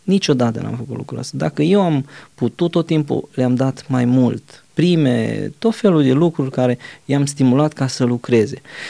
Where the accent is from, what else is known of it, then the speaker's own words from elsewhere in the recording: Maramureș County, Romania; Noi am crescut la Maramureș